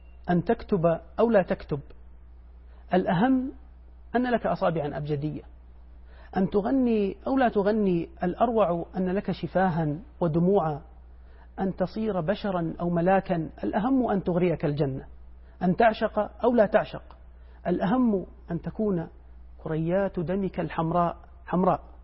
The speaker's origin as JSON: {"language": "Arabic", "town": "Al-Ashara", "region": "Deir ez-Zor Governorate", "country": "Syria", "tie": "born there", "said": "طبعا أنا من مواليد قرية العشارة في دير الزور في سوريا"}